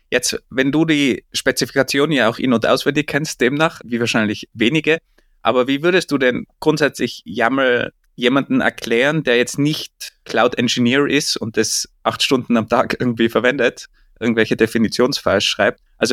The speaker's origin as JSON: {"language": "German", "country": "Austria", "said": "Für mich als Österreicher ist es ein deutscher Ausdruck, Spiegelstriche, habe ich noch nie gehört."}